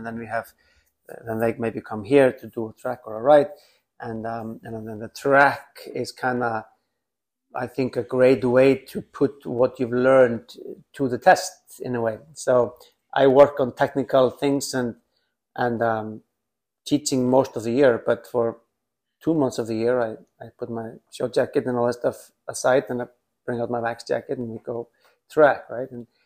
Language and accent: English; Iceland; moved away as an adult; now in United States; I moved away from Iceland. It's kind of classic, right? So, like, it was just a, you know, home for me, obviously, as a kid and young man. And then I moved to the US and lived a long time and started coming back.